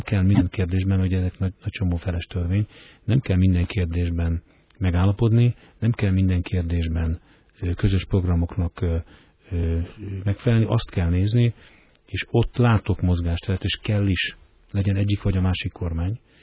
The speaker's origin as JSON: {"language": "Hungarian", "country": "Hungary", "said": "Azért mi magyarok vagyunk. Lehetünk szocialisták, lehetünk fideszesek, MDF-esek, SZDSZ-esek, de magyarok vagyunk."}